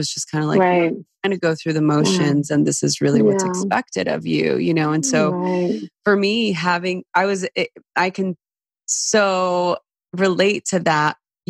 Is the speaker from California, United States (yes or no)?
yes; East Los Angeles, California, United States; You know, it's like I grew up in East LA during the LA riots and I grew up in not a great environment.